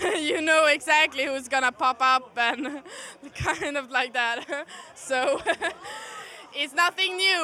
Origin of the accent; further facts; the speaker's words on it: Luleå, Norrbotten County, Sweden; I'm from Luleå.